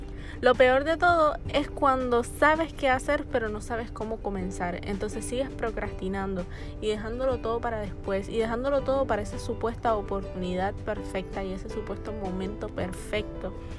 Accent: Puerto Rico; tengo 21 años y soy de Puerto Rico.

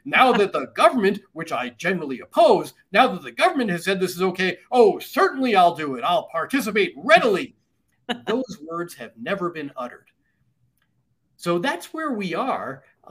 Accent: New York, United States; when I was a kid growing up in New York and I got my driver's license, my first New York driver's license was a piece of cardboard

